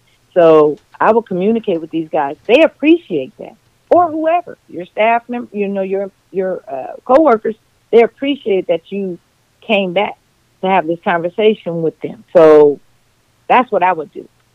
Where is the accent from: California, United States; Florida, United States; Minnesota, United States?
California, United States; Now, when I get to the institution, there's way more people because I'm from the Bay Area.